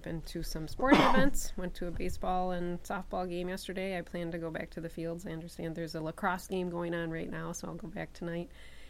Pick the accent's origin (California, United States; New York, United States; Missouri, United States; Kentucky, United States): New York, United States; Henrietta; I grew up in Henrietta.